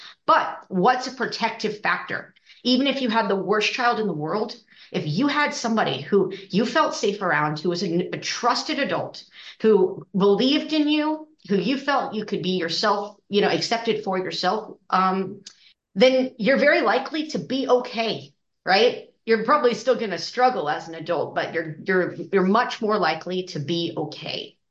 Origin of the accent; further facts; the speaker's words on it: Reno, Nevada, United States; I'm from Reno, Nevada, originally.